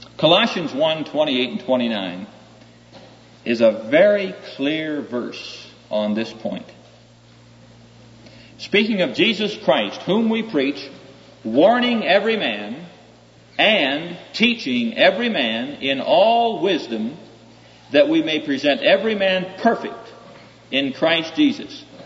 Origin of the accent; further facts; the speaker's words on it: Neola, Iowa, United States; I'm in my hometown. That's a dinky little town back there in Iowa. I've asked those folk, and they've heard about that. I come from Neola, Iowa.